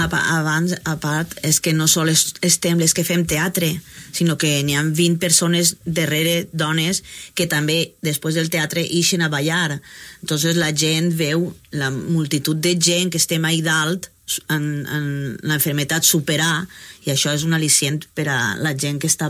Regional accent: Parcent, Valencian Community, Spain; Soc de Parcent i tinc que baixar a Pedreguer

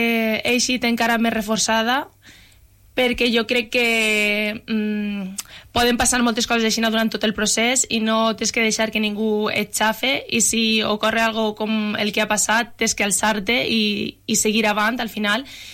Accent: Benissa, Valencian Community, Spain; estic recolzada per el meu poble de Benissa.

